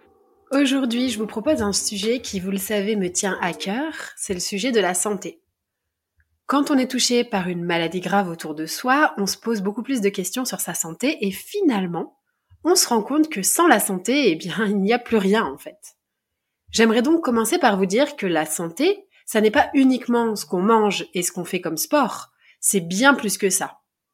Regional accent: Grenoble, Auvergne-Rhône-Alpes, France; Ceux qui savent que je viens de Grenoble

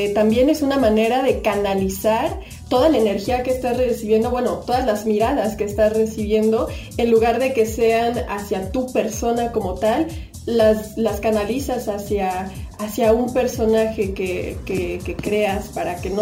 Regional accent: Naucalpan, State of Mexico, Mexico; De Naucalpan.

